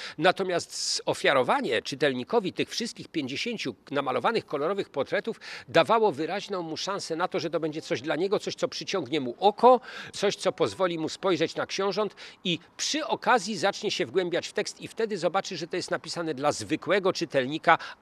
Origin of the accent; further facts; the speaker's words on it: Szczecin, West Pomeranian Voivodeship, Poland; Ja, jak mówię, jestem pomorzaninem, konkretnie paprykarzem ze Szczecina od urodzenia